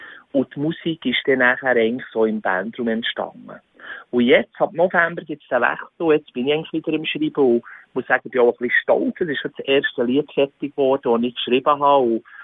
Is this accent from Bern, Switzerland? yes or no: yes; Bern, Switzerland; Und weil wir halt einfach zu Bern daheim sind, bleiben wir halt unserem Dialekt, doch kann man sagen, dem wunderschönen Dialekt halt treu.